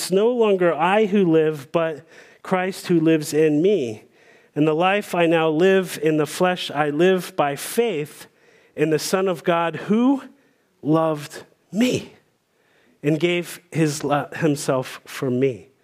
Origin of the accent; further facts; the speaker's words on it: Washington, District of Columbia, United States; So, many of you know that I grew up in Washington, D.C.